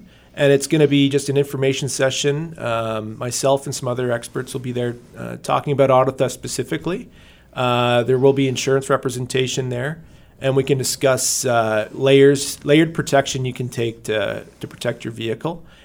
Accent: Listowel, Ontario, Canada; I grew up just outside of Listowel on a rural property where the keys, mom and dad always left the keys in the vehicle.

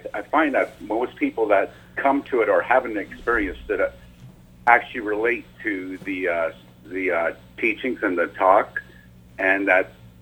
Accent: Sarnia, Ontario, Canada; I'm an Anishinaabe from Amijanong of Sarnia

